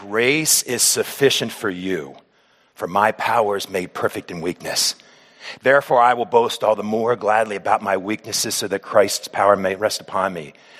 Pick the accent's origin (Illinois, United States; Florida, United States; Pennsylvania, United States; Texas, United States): Pennsylvania, United States; Hershey; Well, guys, I hail from Hershey, Pennsylvania